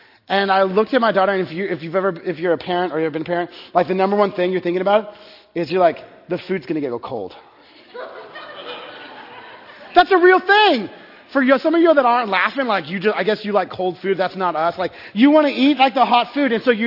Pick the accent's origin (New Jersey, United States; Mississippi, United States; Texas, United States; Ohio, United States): Texas, United States; I grew up in Texas, and kind of a middle-class suburb